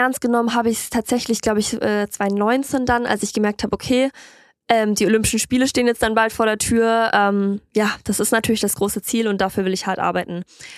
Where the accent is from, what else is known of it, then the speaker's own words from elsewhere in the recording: Ingolstadt, Bavaria, Germany; also born or lived in Worms; Ich bin geboren in Worms und aufgewachsen in Ingolstadt.